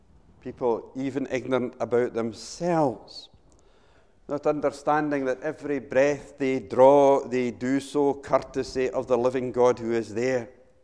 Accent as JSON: {"language": "English", "town": "Motherwell", "region": "Scotland", "country": "United Kingdom", "tie": "born or raised there", "said": "I come from Motherwell, and Motherwell Library is the one that I used most when I was younger."}